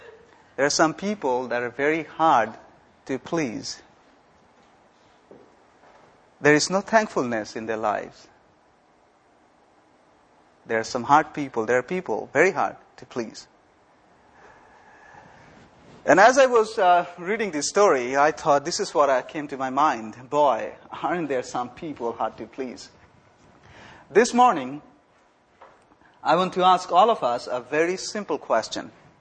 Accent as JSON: {"language": "English", "country": "India", "moved": "as an adult", "lives_now": "United States", "said": "I'm from India, When I came to the United States"}